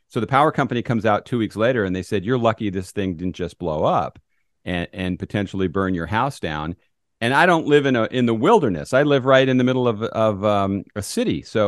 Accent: Pacific Palisades, California, United States; I grew up in Pacific Palisades, and we had to worry about this every year.

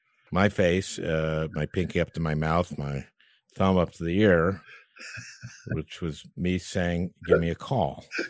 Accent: St. Louis Park, Minnesota, United States; I grew up in St. Louis Park. Growing up, I knew nothing about farming.

